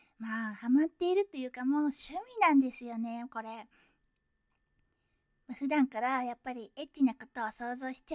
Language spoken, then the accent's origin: Japanese; Kyushu, Japan; 出身は九州です。